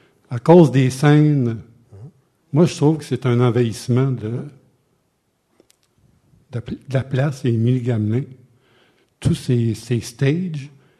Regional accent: Montreal, Quebec, Canada; Moi, j'ai vécu à Québec 4 ans, je suis Montréalais

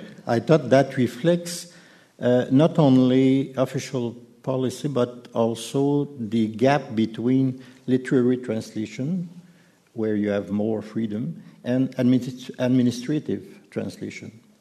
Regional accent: Sherbrooke, Quebec, Canada; I know I was raised in Sherbrooke

